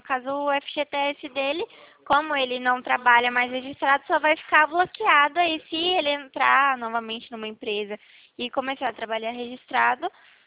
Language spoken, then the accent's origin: Portuguese; São Paulo, Brazil; Eu sou aqui do interior de São Paulo